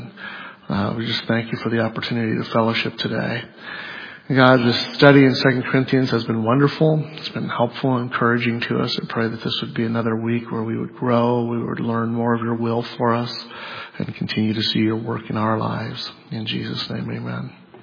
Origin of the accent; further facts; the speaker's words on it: United States; I'm only American, so I don't know that I can speak for the entire world, but it seems like a particularly American thing.